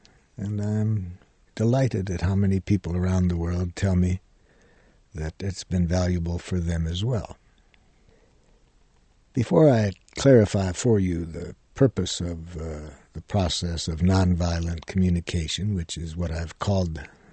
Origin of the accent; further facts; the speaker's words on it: Detroit, Michigan, United States; I grew up in Detroit, Michigan. My family moved there just in time for the race riots of 1943.